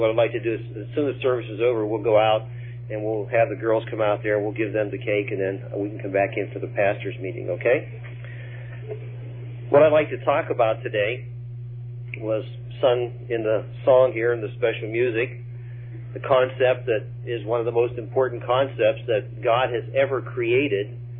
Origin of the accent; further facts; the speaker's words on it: Pennsylvania, United States; I remember as a young man growing up in Pennsylvania that whenever we would have a dinner at my grandmother's, there would be something like 25 or 30 grown-ups.